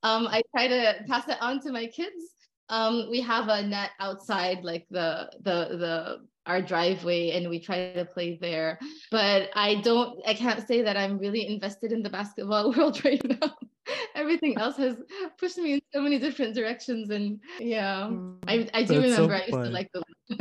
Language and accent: English; Hamilton, Ontario, Canada; now in Oakville, Canada; I grew up in Hamilton and then now I'm in Oakville.